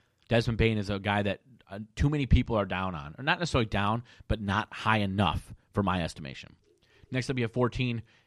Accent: Minnesota, United States; he's from my home state of Minnesota

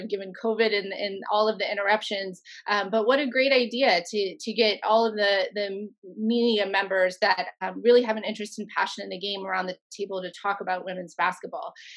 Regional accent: Tampa, Florida, United States; our last Final Four, which was 2 years ago, was in my hometown. And I grew up in Tampa.

